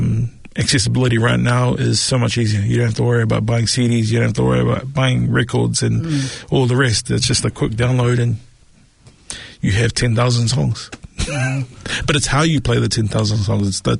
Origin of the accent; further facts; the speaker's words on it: Mangere, Auckland, New Zealand; I'm a boy from Favona, Mangere